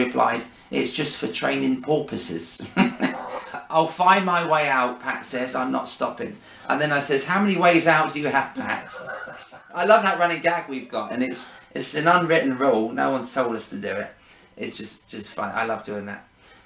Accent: Eastbourne, South East England, United Kingdom; It's really nice to see you in my hometown, actually. I live in Eastbourne

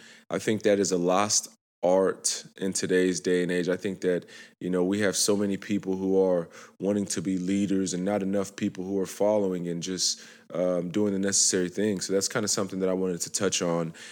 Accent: Nigeria; I am Nigerian.

